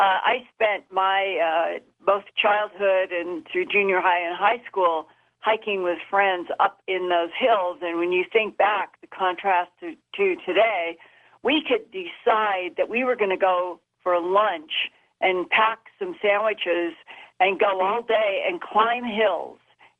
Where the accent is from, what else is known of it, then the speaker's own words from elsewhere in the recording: Boise, Idaho, United States; I was born and raised in Boise, Idaho.